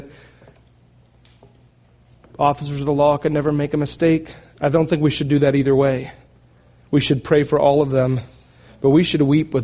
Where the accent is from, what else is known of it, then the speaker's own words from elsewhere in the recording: United States; I am an American. I am all for the right to bear arms